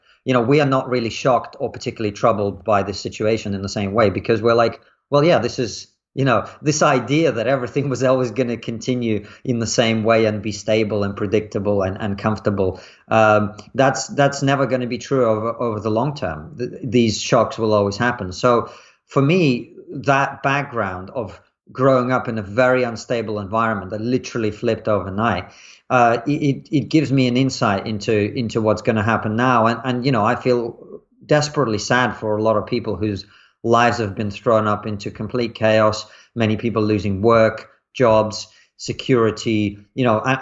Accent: Russia; Well, I grew up in Russia in the 90s, immediately during and after, well, before as well, but before, during, and after the collapse of the Soviet Union.

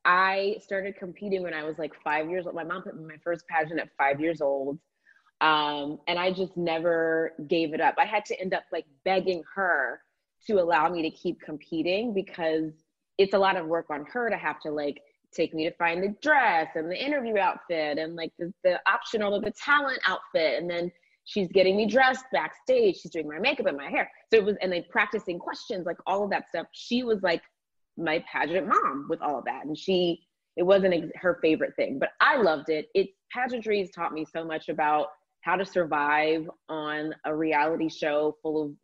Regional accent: Georgia, United States; But no, I absolutely loved my childhood and growing up in the South. There's just something so special about Southern hospitality and the air in Georgia when it's not pollen season

